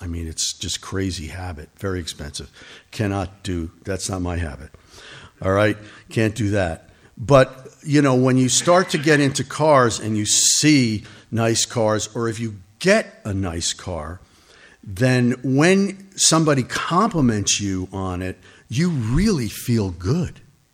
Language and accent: English; United States; you know, as an American, look, we have it made, brothers and sisters, right?